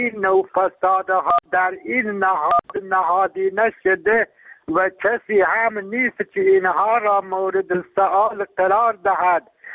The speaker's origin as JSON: {"language": "Persian", "country": "Afghanistan", "lives_now": "Yasuj, Iran", "said": "من یک افغانی هستم از شهر یاسوج تماس میگیرم"}